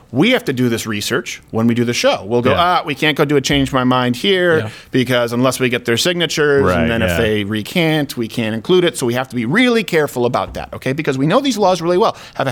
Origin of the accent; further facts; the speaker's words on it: Canada; I grew up in Canada